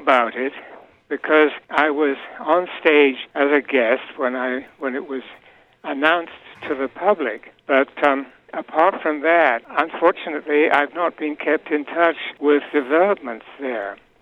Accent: United Kingdom; now in United States; And I'm talking now as a Brit, you know, because I'm not an American.

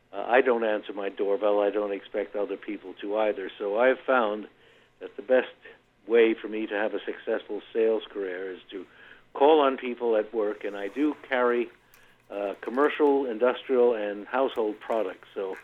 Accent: New York City, New York, United States; moved away as an adult; now in San Francisco, United States; I'm from Manhattan in New York City, and after I got out of the Navy, I went into the publishing business

